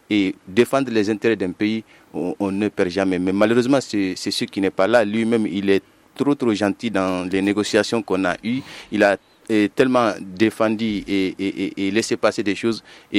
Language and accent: French; Timbuktu, Tombouctou, Mali; Et au nord, moi, je suis bien de Tombouctou et je sais pourquoi je le dis.